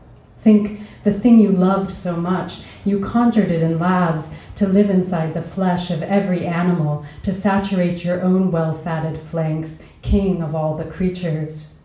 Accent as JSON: {"language": "English", "town": "Los Alamos", "region": "New Mexico", "country": "United States", "tie": "born or raised there", "said": "I grew up in Los Alamos, New Mexico, which is where the first atomic bombs were made and where there's still a nuclear laboratory."}